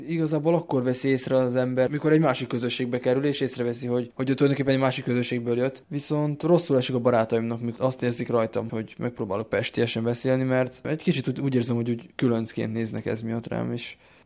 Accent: Vojvodina, Serbia; néha viszont határozottan jól esik azt mondani, hogy igen, én Vajdaságból jöttem, szépnek is tartom.

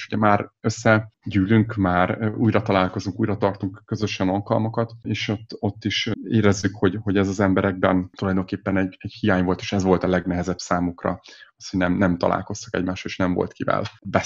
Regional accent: Sárospatak, Borsod-Abaúj-Zemplén, Hungary; a családom egyik fele sárospataki, a másik sátoraljaújhelyi, illetve a feleségem is Sárospatakról származik, és őt is ott ismertem meg, tehát tulajdonképpen ott nőttem fel ez a kötődésem.

